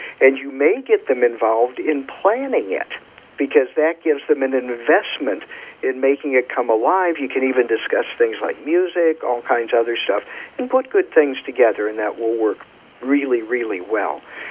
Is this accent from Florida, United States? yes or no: no; Kentucky, United States; accent: Kentucky; I slipped into my Kentucky accent and left them in the dust unintentionally.